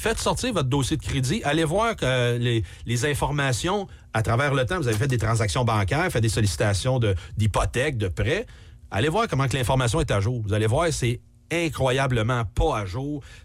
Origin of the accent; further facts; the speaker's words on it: Quebec, Canada; plus gros festival de hackers en Amérique du Nord qui est dans le nord-est chez nous à Québec.